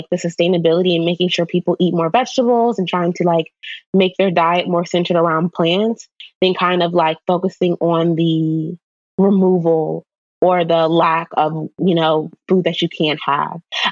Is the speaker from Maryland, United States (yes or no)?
yes; Maryland, United States; everyone is eating crabs and I'm from Maryland